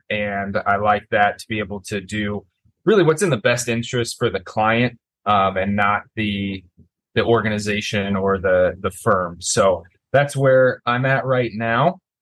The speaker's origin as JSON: {"language": "English", "town": "Omaha", "region": "Nebraska", "country": "United States", "said": "I am originally from Omaha, Nebraska, and went to school there at the University of Nebraska."}